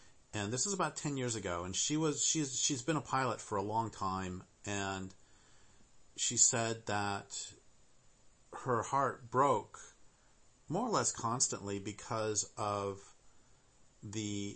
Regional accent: Colorado, United States; also born or lived in Nevada; And I grew up in Colorado, and the stars were magnificent.

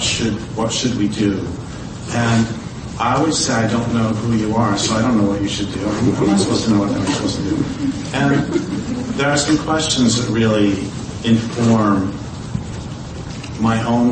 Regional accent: Colorado, United States; well, I did actually grow up in Colorado

